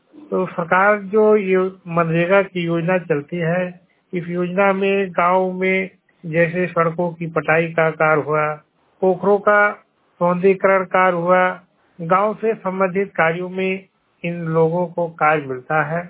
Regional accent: Uttar Pradesh, India; मेरी उम्र 43 साल, विकास खंड सौघाट, जनपद बस्ती से का निवासी हूँ।

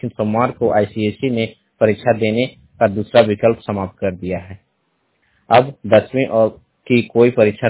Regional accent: Ranchi, Jharkhand, India; मैं रांची से हूँ

